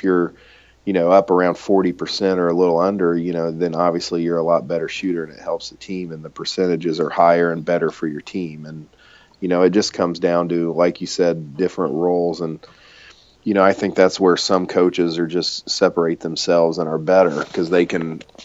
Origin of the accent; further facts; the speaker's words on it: Indianapolis, Indiana, United States; I watch them all the time because I'm from Indianapolis.